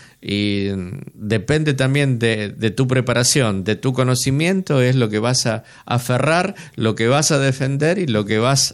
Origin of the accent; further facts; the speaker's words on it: Argentina; yo como argentino